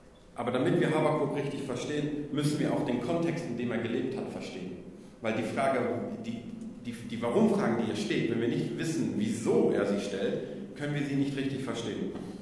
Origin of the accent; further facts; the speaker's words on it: DR Congo; moved away as an adult; now in Hamburg, Germany; ich bin gebürtiger Kongolese, was man nicht auf Anhieb sieht, hängt damit zusammen, dass ich Missionskind bin. Also ich bin in Afrika aufgewachsen, mit 18 nach Deutschland gekommen und im Laufe der Jahre auch tatsächlich in Hamburg gelandet. Das war so 2015.